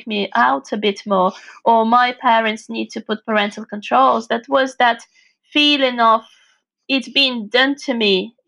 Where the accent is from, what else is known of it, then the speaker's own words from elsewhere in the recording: Moscow, Russia; born there; English is a second language; moved away as an adult; now in England; I was born in Moscow and I left Moscow to study in England. I only was supposed to come here to study for a year.